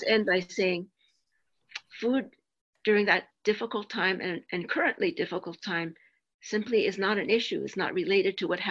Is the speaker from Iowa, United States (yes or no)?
no; New York City, New York, United States; Okay. So I come from New York City.